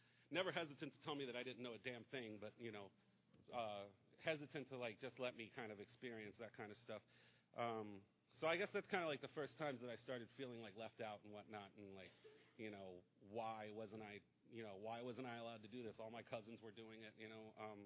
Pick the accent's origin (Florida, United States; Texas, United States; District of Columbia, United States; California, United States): Florida, United States; Key West; You know, I was born and raised in Key West. I'm first generation born to Cuban immigrant parents.